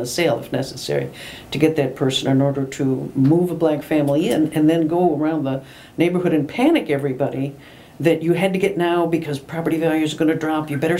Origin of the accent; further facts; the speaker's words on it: Cleveland, Ohio, United States; Well, I grew up in Cleveland